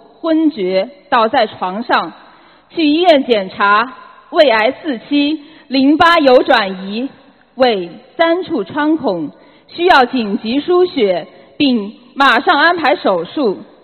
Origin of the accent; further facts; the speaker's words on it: China; 我来自中国